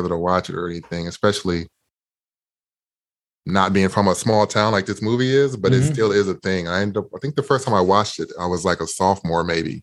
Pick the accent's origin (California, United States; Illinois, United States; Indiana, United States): Indiana, United States; It was a lot of fun watching this one because I'm from Indiana.